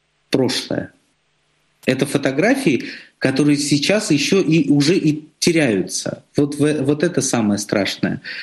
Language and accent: Russian; Kazakhstan; born there; я родился в Казахстане